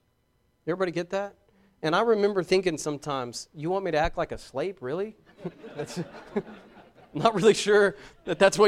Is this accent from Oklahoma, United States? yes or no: yes; Muldrow, Oklahoma, United States; If I tell them I'm from Bragg's, they're like, what's that? And if I tell them I'm from Vian, they're like, oh. And when I tell them I'm from Muldrow, it's just weird.